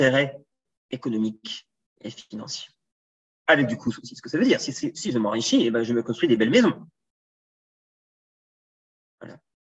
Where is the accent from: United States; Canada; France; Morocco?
France; the Alps; alors comme je viens des Alpes, j'ai aucun scrupule à le dire